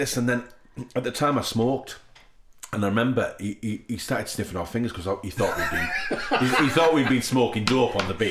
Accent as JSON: {"language": "English", "region": "England", "country": "United Kingdom", "said": "And we're like, oh, we're English, we're actors, like this, on the beach"}